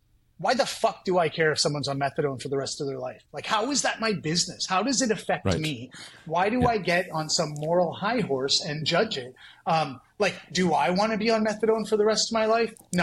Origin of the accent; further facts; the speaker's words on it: Vancouver, British Columbia, Canada; I'm from Vancouver